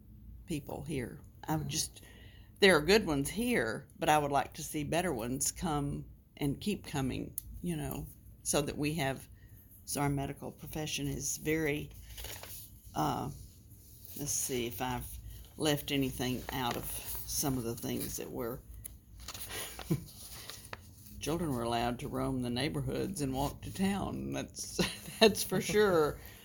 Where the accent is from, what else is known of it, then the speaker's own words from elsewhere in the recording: Longview, United States; there was only one junior high when I was growing up and when he was growing up in Longview.